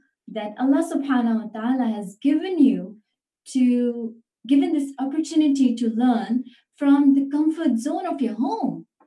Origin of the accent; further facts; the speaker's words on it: Canada; I'm from Canada, alhamdulillah.